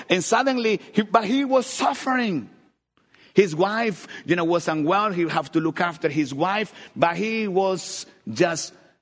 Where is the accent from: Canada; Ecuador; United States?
Ecuador; Jipijapa, Manabí; I grew up in Ecuador. Hipijapa is the place. But that's the place I was born.